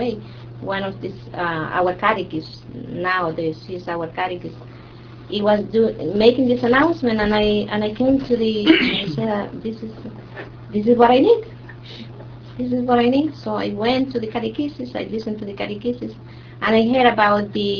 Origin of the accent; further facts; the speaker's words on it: El Salvador; now in New York, United States; also I'm from El Salvador. I came like 37 years ago. I grew in a Catholic family, and right here when I came to New York